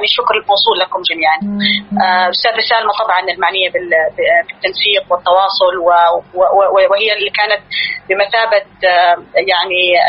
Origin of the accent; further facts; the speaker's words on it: Yemen; أنا من اليمن